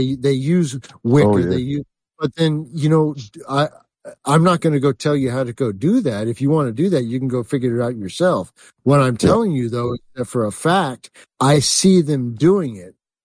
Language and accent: English; Agoura Hills, California, United States; Yeah, the area I grew up in Los Angeles County is called Agoura Hills.